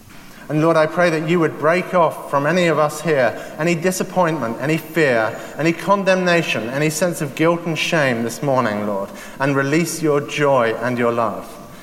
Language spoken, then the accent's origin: English; England, United Kingdom; After all, I'm English.